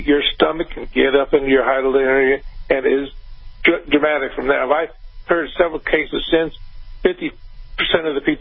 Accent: Austin, Texas, United States; Oh, good. I'm actually from Austin.

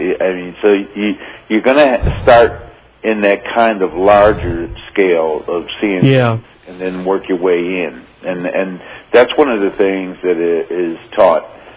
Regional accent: Midwest, United States; now in Colorado, United States; Or where I grew up in the Midwest, you know.

